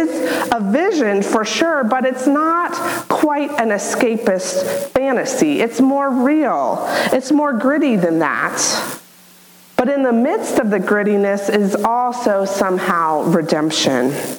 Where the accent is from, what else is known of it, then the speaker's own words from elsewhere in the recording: Circleville, Ohio, United States; and for me growing up in Circleville, it may seem odd to talk about a city as the ideal place to live.